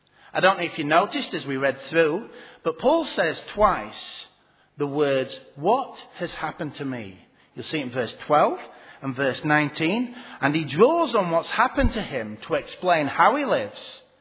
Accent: United Kingdom; I'm going to go and disagree with someone that many in my home country would consider to be one of the greatest leaders of all time.

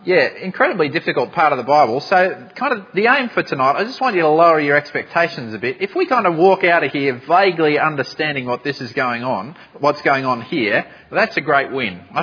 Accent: Melbourne, Victoria, Australia; also born or lived in Sydney; When I first went to school in Sydney, I was from Melbourne, when I first went to school in Sydney

